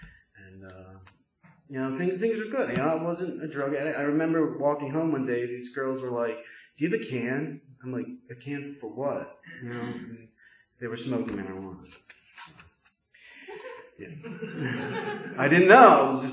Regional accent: Langhorne, Pennsylvania, United States; also born or lived in South Korea; So, being a baby, I lived at my house in Langhorne. So, I was from South Korea. I was 18 months living in Langhorne.

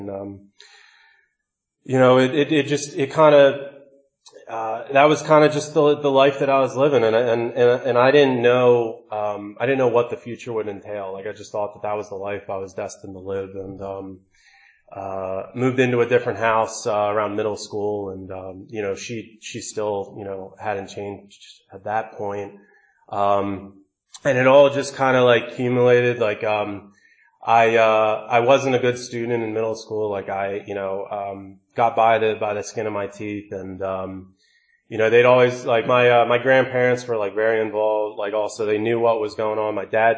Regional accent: Philadelphia, Pennsylvania, United States; I grew up outside Philadelphia, family of four, older sister, my mom

